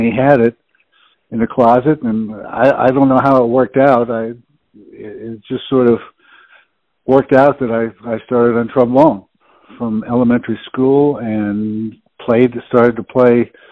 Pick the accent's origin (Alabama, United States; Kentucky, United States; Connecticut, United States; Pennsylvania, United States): Pennsylvania, United States; Pittsburgh; now in Los Angeles, United States; director for Mr. Rogers' Neighborhood, which was filmed in Pittsburgh. And he happened to live in my hometown.